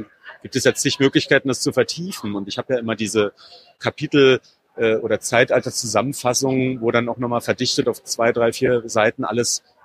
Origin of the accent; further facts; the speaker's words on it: Saxony, Germany; Das ist so ein bisschen wie in meiner Heimat. Das erinnerte mich in vielerlei Hinsicht an die Oberlausitz oder an meine Gegend, wo auch Betriebe zumachten